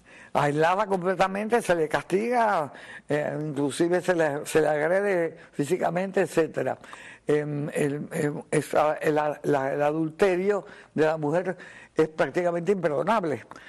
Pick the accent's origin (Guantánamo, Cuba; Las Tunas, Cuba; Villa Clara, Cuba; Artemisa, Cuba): Guantánamo, Cuba; Baracoa; Yo me acuerdo que una vez en el pueblo de mi madre, donde yo me crié, en Baracoa